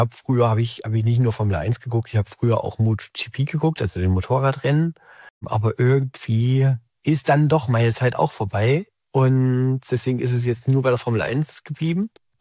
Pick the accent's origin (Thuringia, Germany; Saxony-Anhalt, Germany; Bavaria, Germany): Thuringia, Germany; Ich komme ja aus Thüringen, die entsprechend aus der DDR, und aus der ehemaligen DDR.